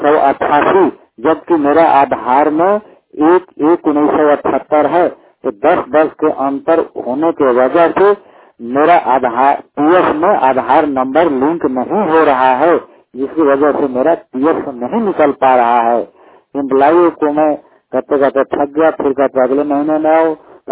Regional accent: Trivera, Jharkhand, India; ग्राम त्रिवेरा, थाना थाना नवा बाजार, पलामू, झारखंड के निवासी हूँ।

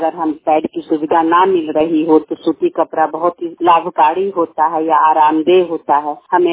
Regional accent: Bhagwanpur, Bihar, India; मैं वैशाली जिले के भगवानपुर प्रखंड की रहने वाली हूँ

